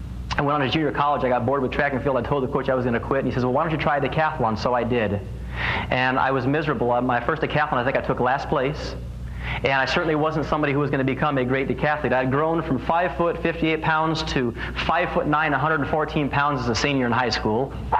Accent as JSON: {"language": "English", "town": "Los Angeles", "region": "California", "country": "United States", "tie": "born or raised there", "said": "I was preparing for the 84 Olympic Games in my hometown, Los Angeles."}